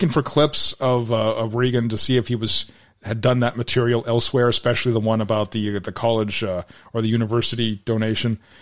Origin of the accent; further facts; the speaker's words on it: Minnesota, United States; I'm from Minnesota. No, we call it pop.